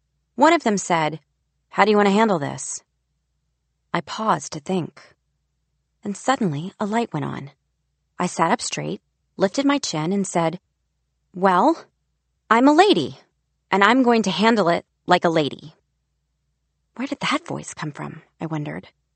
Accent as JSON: {"language": "English", "region": "the South", "country": "United States", "tie": "born or raised there", "said": "But in my voice that day, I heard all the women I knew growing up in the South."}